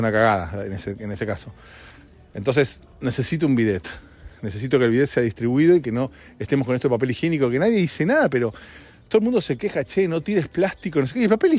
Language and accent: Spanish; Argentina; moved away; Cuando yo me mudé de Argentina acá hace 8 años, venían de 4 de que no había llovido un día.